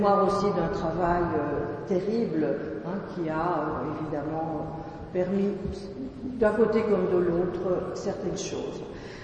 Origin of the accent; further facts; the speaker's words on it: Belgium; je suis belge